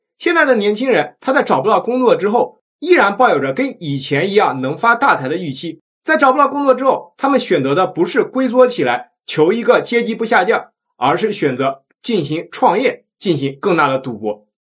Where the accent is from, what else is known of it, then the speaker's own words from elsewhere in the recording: China; 日本很多曾经的坑可以作为今天我们中国人的参考